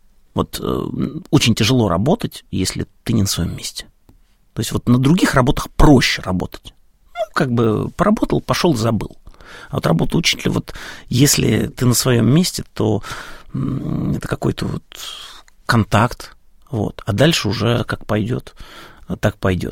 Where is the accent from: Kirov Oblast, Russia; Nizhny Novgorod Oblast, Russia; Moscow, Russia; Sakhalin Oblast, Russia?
Moscow, Russia; я родился в Хамовниках, была там булочная на Плющихе.